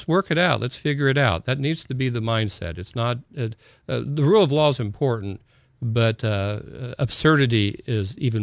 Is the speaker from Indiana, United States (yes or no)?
yes; New Albany, Indiana, United States; born there; also born or lived in Clarksville, Indiana; And I was born in New Albany, Indiana. And my parents lived in Clarksville, Indiana, which is nearby. So I started off in Clarksville, Indiana.